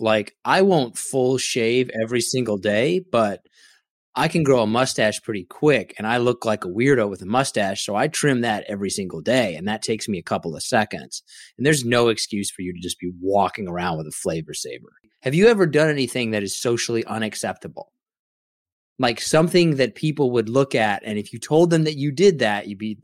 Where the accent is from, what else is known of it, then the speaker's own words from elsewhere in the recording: Derby, Kansas, United States; And growing up in Derby, yep. Kansas, those things can get you some looks.